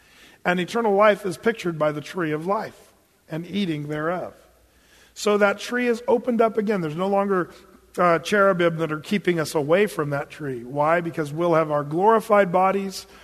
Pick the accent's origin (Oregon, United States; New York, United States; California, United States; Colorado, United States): Oregon, United States; And I'm from Southern Oregon where Harry and David actually is.